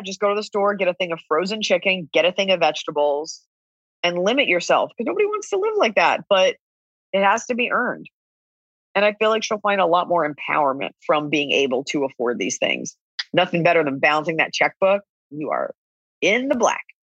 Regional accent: Texas, United States; We're both from Texas.

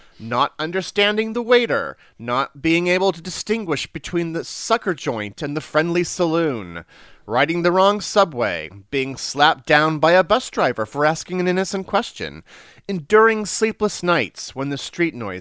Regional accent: the Ozarks, United States; And, you know, I was this hayseed from the Ozarks.

